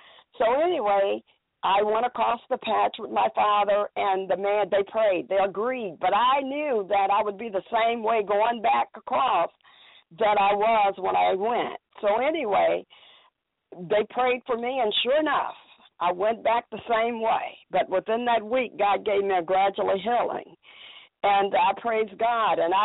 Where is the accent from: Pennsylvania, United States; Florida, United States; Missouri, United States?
Missouri, United States; I was born and raised in Missouri, and when I was a little girl, I had a stuttering problem.